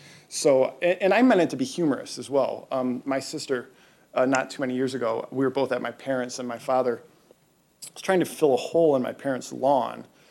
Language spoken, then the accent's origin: English; Detroit, Michigan, United States; the local color of growing up in Detroit.